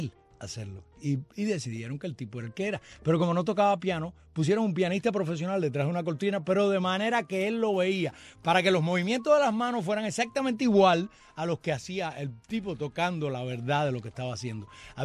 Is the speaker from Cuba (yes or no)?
yes; Cuba; Esos somos los cubanos, mi brother, nosotros hablamos así.